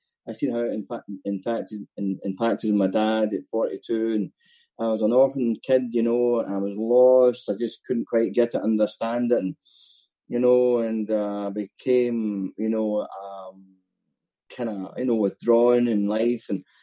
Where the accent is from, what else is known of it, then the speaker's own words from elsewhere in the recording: Scotland, United Kingdom; accent: Scottish; so hopefully you can tolerate my Scottish accent.